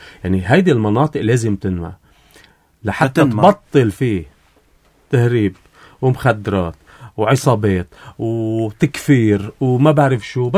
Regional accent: Lebanon; ومجحفه بحق ضيعتنا ومجحفه بحق لبنان ككل.

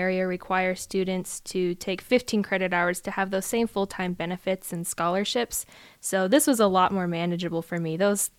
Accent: Waldron, Arkansas, United States; Yeah, so I've always lived in Waldron, the same house, and it is a very tiny town of about 3,500 people. Mm. So definitely have lived the small town life.

